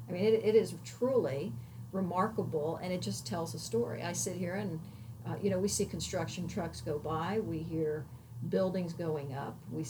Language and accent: English; Miami, Florida, United States; very lucky to have been born and raised in Miami, in the Miami that was the old Miami